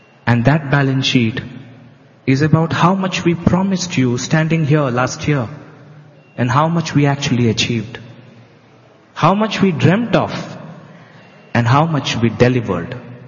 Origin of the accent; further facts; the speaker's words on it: Mumbai, Maharashtra, India; I come from Mumbai